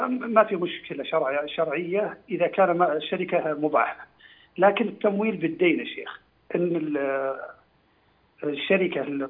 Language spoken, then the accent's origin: Arabic; Saudi Arabia; وبعضهم يقول أنا أشتري مواد غذائية من السوق عندنا في السعودية